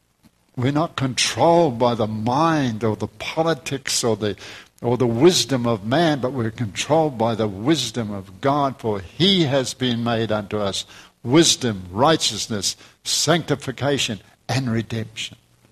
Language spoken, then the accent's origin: English; New Zealand; now in United States; When I first came to this country for the first many years, because I come from New Zealand, I had a green card and it had alien on it.